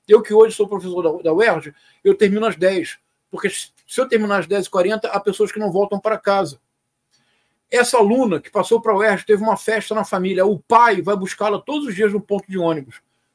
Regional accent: Rio de Janeiro, Brazil; para quem cresceu em Bento Ribeiro, onde eu cresci, não é um problema teórico

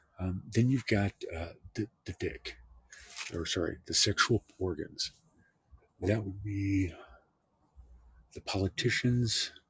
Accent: Texas, United States; No, I'm not. I'm born and raised in West Texas.

